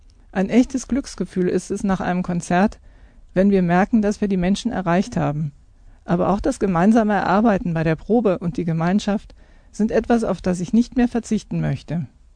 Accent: Traben-Trarbach, Rhineland-Palatinate, Germany; now in Iserlohn, Germany; Aufgewachsen bin ich in Traben-Trarbach an der Mosel.

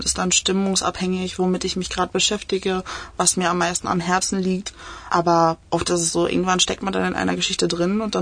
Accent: Altena, North Rhine-Westphalia, Germany; born or raised there; also born or lived in Lüdenscheid

